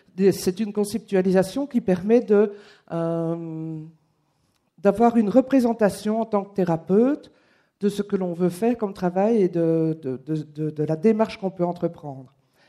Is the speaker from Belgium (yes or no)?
yes; Belgium; je viens du pays du Nord, de la Belgique, où on a l'habitude des différentes langues.